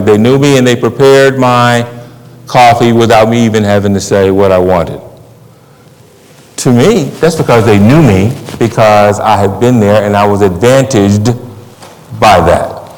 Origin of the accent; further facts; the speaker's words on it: United States; I'm an American. I grew up in America. I have been advantaged by America.